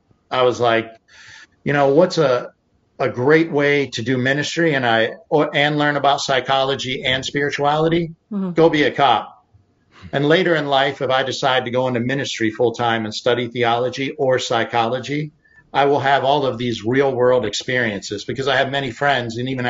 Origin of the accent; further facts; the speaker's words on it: Ohio, United States; also born or lived in Pittsburgh, United States; and I had a blessed life growing up in Ohio and Pittsburgh.